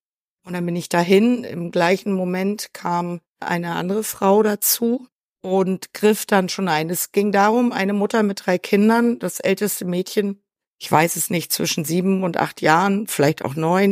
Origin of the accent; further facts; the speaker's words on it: Hamburg, Germany; Nein, ich komme aus Hamburg.